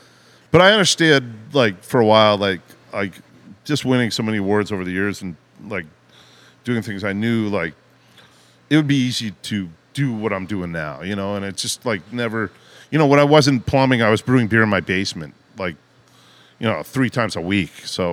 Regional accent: Ridgefield, Connecticut, United States; since I grew up in Ridgefield

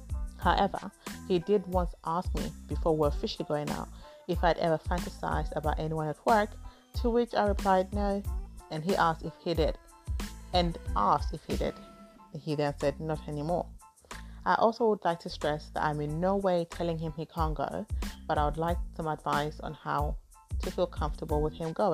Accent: Zimbabwe; As someone who grew up with no ass, and I'm from Zimbabwe, and Zimbabweans are known to have big asses, and I don't.

